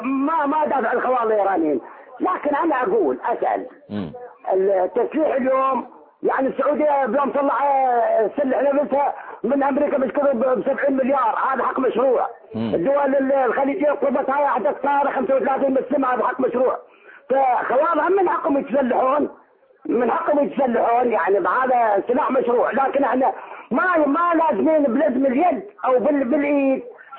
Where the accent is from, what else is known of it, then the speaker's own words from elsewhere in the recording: Iraq; انا عربي عراقي وامي ايرانيه.